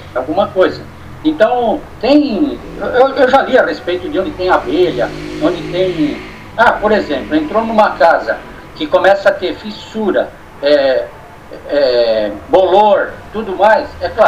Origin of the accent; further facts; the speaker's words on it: São Paulo, Brazil; eu vejo isso, via isso desde quando eu era pequeno lá no Ipiranga, que eu morava em São Paulo